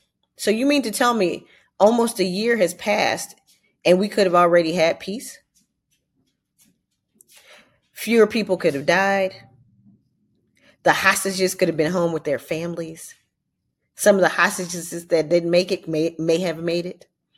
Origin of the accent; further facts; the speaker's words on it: United States; I'm an American, many, many, many, many generations. In fact, my family can't find when we weren't here.